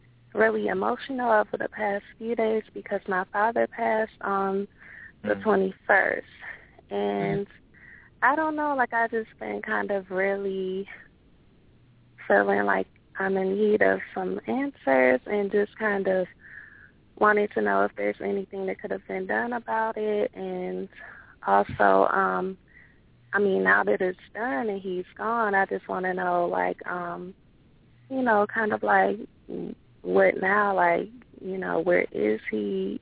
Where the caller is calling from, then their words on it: Cleveland, Ohio, United States; I'm calling from Cleveland, Ohio.